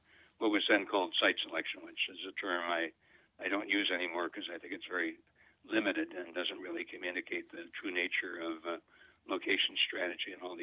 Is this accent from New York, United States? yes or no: yes; Rochester, New York, United States; to help people in the greater Rochester area, again, my hometown, understand the housing crisis